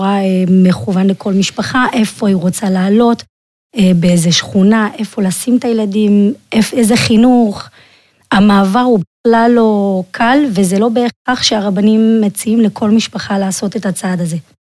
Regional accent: France; now in Israel; מצרפת. אצלנו זה מקובל, כאילו בחינוך שאנחנו קיבלנו

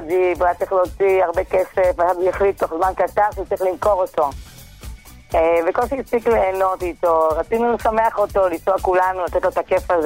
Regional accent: Ramat Gan, Tel Aviv District, Israel

